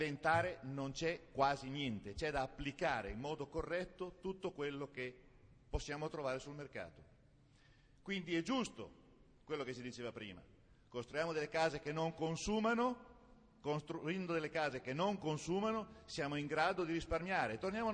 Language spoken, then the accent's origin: Italian; Ferrara, Emilia-Romagna, Italy; io sono di Ferrara, siamo due passi, siamo cugini con la vostra provincia